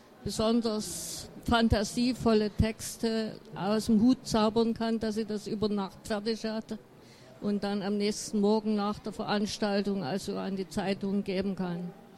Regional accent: Chemnitz, Saxony, Germany; Ich komme aus... Ich komme aus Chemnitz

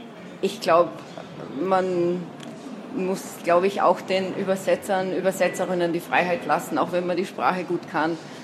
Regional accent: Carinthia, Austria; moved away; als Kärntner slowenische Autorin wahrgenommen zu werden, weil ich ja über 20 Jahre nicht mehr in Kärnten lebe.

